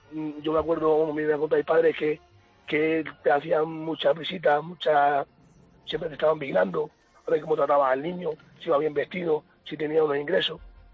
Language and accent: Spanish; Spain; born there; Nací en España. Me acogieron recién nacido.